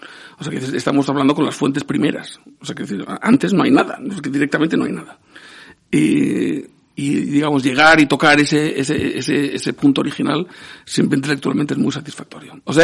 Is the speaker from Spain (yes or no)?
yes; Palma, Balearic Islands, Spain; A ver, a mí de pequeño, aquí en Palma, si tenemos sí.